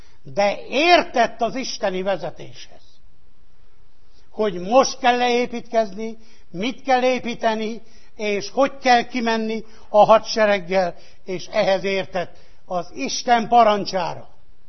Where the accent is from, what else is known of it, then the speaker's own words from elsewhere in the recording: Kisgalambfalva, Harghita, Romania; Amíg én gyermek voltam, és 15 évig felnőttem Kisgalamfalván, a 800 vagy 1000 számú közösségben egy elválás se volt.